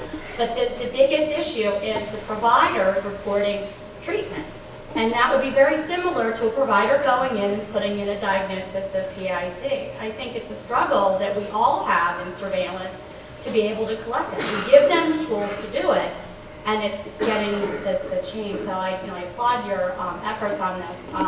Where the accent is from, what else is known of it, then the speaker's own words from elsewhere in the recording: Pennsylvania, United States; I'm from Pennsylvania, and we have an electronic laboratory reporting system